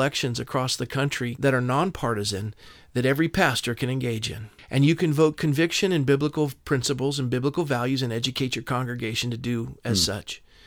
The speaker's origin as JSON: {"language": "English", "town": "Coronado", "region": "California", "country": "United States", "tie": "born or raised there", "said": "I was born and raised in Coronado."}